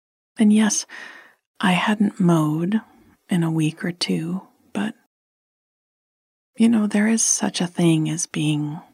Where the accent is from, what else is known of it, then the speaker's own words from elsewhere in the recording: Flint, Michigan, United States; this week we are giving to Whaley Children's Center in my hometown of Flint, Michigan.